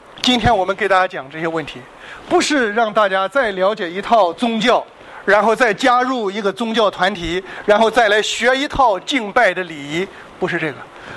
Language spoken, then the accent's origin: Chinese; China; 咱们中国人很深体会这个问题，圣人难免三分过犯